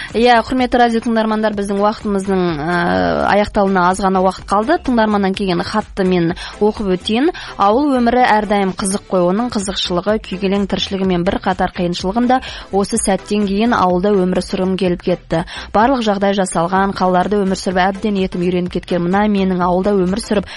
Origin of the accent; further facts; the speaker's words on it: Almaty, Kazakhstan; also born or lived in Uzynagash; Ұзынағаш селосына дүниеге келдік. 89 ба, 86 жылдар мекен, қателеспесем, 89 жылы. Біз осы Ақсай ықшам ауданында тұрдық, сол жерде үй алып жаңағы.